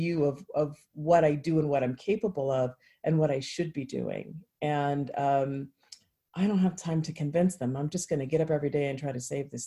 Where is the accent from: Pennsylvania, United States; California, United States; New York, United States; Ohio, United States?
California, United States; I grew up in the Bay Area, which is 5 hours away.